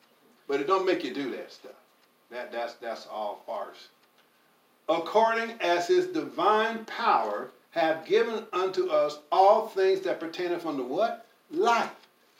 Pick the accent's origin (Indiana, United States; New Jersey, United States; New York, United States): Indiana, United States; it's not like the 13 ghosts I grew up with in Indiana